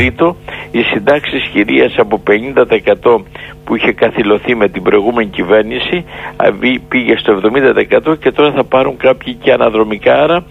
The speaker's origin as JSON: {"language": "Greek", "town": "Olympia", "region": "Western Greece", "country": "Greece", "tie": "born or raised there", "said": "στην πατρίδα μου την Ολυμπία και τον πύργο"}